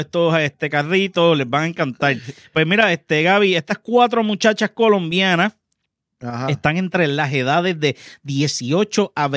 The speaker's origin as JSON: {"language": "Spanish", "country": "Puerto Rico", "said": "Donde yo vivo, señores, yo soy un boricua en un mar de dominicano."}